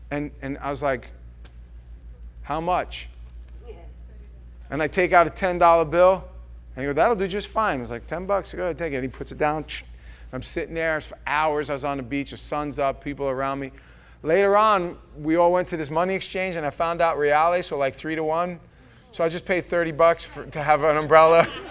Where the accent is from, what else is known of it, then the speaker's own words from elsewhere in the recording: United States; And I, as an American, I felt, there was this weird thing that happened to me.